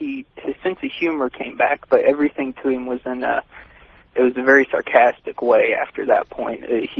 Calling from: Wilmington, Ohio, United States; I'm calling from Wilmington, Ohio.

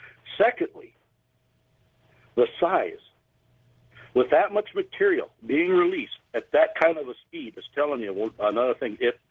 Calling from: Lewistown, United States; I'm calling here from Lewistown.

